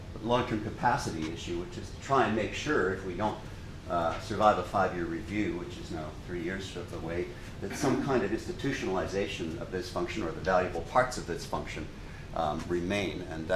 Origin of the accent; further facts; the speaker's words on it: Canada; My own view as a Canadian is that the NHS, compared to the Canadian healthcare system